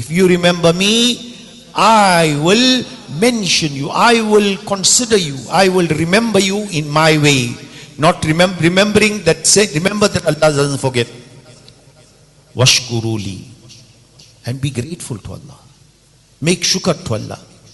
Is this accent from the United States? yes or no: no; South Africa; I am here present in South Africa, in my hometown.